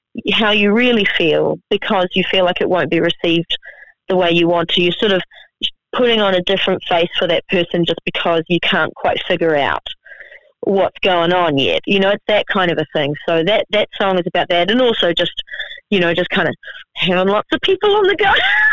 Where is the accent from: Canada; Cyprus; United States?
Cyprus; And we're not actually from Greece, the mainland. We're from Cyprus.